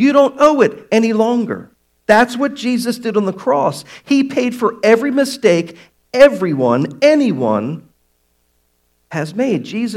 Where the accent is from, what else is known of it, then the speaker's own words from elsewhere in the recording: Baltimore, Maryland, United States; As you know, I'm from Baltimore. I've been over that bridge.